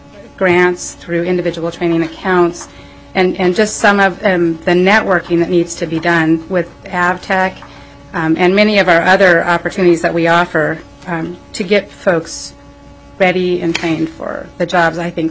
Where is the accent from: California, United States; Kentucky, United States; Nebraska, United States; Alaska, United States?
Alaska, United States; Craig; also born or lived in Ketchikan / Sitka; I was born and raised in Southeast Alaska, born in Ketchikan, raised on Prince of Wales Island in Craig.